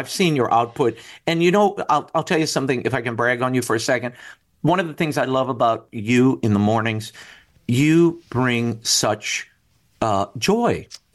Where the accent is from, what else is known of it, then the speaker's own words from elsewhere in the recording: New Orleans, Louisiana, United States; I grew up in New Orleans. I still live in New Orleans. And I went to a high school of performing arts here.